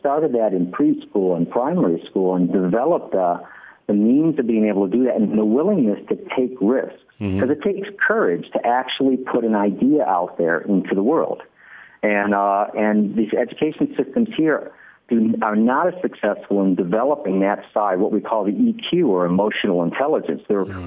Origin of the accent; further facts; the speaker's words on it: New York, United States; moved away as an adult; also born or lived in California; now in Singapore; I grew up in upstate New York and spent quite a few years out in California as well.